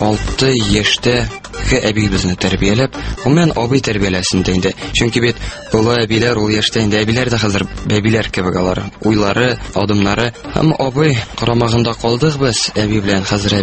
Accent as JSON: {"language": "Tatar", "town": "Naberezhnye Chelny", "region": "Tatarstan", "country": "Russia", "tie": "born there", "said": "1990 елның 18 маенда, нәкъ шушы матур айларның берсендә дөньяга килдем, Ярчалы шәһәрендә. Әнием чиста ягыннан, әтием буа ягыннан."}